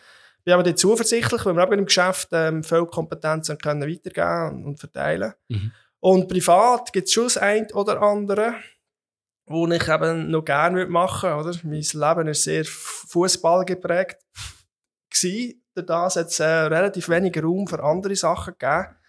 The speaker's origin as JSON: {"language": "German", "town": "Wikon", "region": "Lucerne", "country": "Switzerland", "tie": "born or raised there", "said": "Ich bin also in Wico und Kanton Luzern aufgewachsen."}